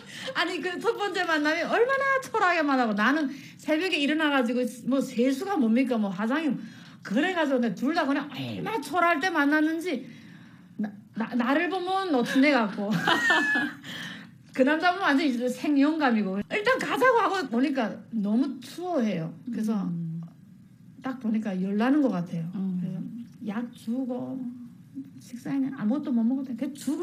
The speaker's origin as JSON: {"language": "Korean", "country": "North Korea", "also_born_or_lived": "China", "said": "저는 북한에서 뭐 했고 어떻게 북한 탈북했고 그다음에 중국에서 어떻게 살았고"}